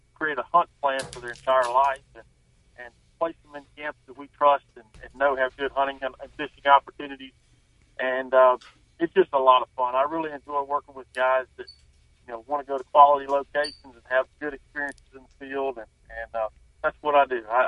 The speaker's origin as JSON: {"language": "English", "town": "Edgefield", "region": "South Carolina", "country": "United States", "said": "Well, I'm from Edgefield, South Carolina. Grew up hunting fishing all throughout the Southeast."}